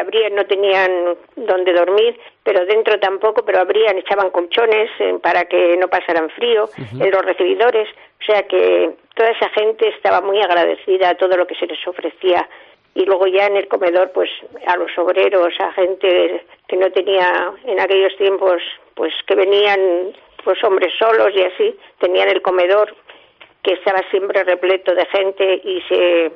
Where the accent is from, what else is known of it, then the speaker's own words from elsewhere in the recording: Vitoria, Basque Country, Spain; yo soy de Vitoria también.